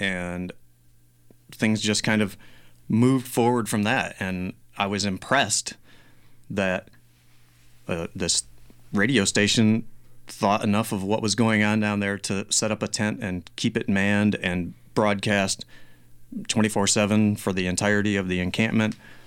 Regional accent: Alabama, United States; now in Portland, United States; I grew up in Alabama, and there is no community radio going on in Alabama.

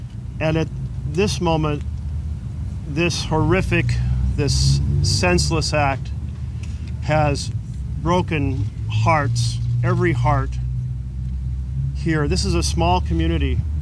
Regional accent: Roseburg, Oregon, United States; also born or lived in Myrtle Creek; I was born in Myrtle Creek, just south of here. And when I was about 2, we moved here to Roseburg. I went to first grade here.

